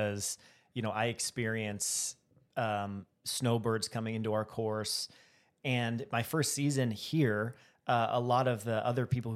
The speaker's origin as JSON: {"language": "English", "region": "Wyoming", "country": "United States", "tie": "born or raised there", "said": "So, I grew up in Wyoming playing golf there"}